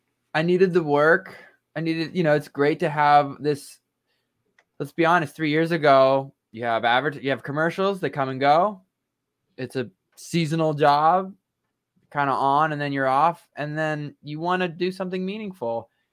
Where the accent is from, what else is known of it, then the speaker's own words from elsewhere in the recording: Oregon, United States; I grew up in Oregon, outside of Portland.